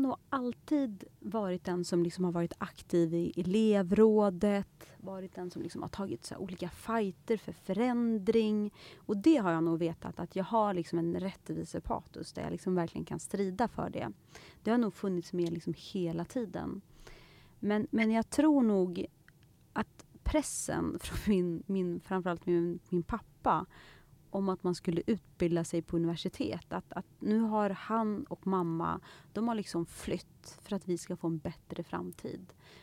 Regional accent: Bollnäs, Gävleborg County, Sweden; Under min uppväxt då i Bollnäs, jag har friidrottat, jag har tävlat väldigt mycket.

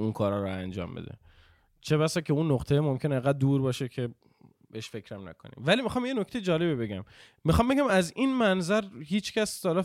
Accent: Bushehr, Iran; born there; من توی دواس به دنیا اومدم تو بوشهر، بعد دواس بعد رفتیم یه جد.

